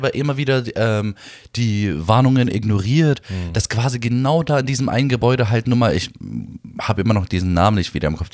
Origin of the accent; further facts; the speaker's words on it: Berlin, Germany; Ich bin zwar hier in Berlin geboren, hier aufgewachsen und lebe auch hier.